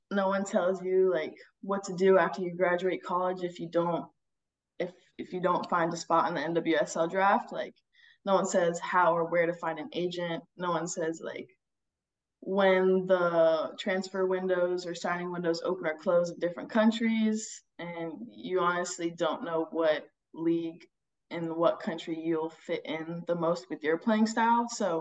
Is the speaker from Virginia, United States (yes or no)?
yes; Virginia, United States; I grew up in Northern Virginia playing football since I was like 5.